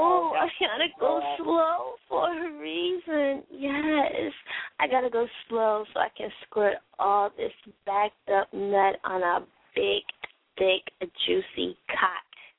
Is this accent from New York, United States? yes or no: no; North Carolina, United States; I'm from North Carolina.